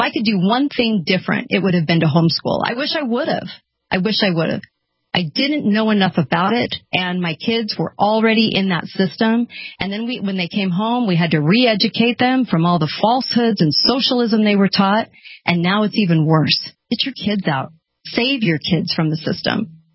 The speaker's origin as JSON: {"language": "English", "region": "California", "country": "United States", "tie": "born or raised there", "said": "I grew up in California and I grew up around a lot of liberals."}